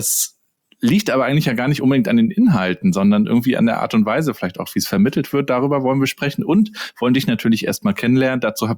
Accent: Rostock, Mecklenburg-Vorpommern, Germany; ich bin Rostocker Jung, 80er Jahrgang, Vater von drei Töchtern

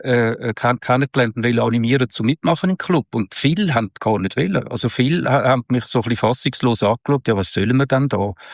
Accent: Switzerland; man hat sowieso, einen gewissen Sympathie- und Doofheitsbonus als Schweizer.

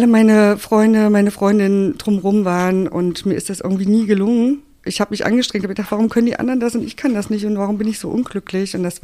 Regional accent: Saxony-Anhalt, Germany; ich bin halt in Sachsen-Anhalt aufgewachsen, auf dem Dorf.

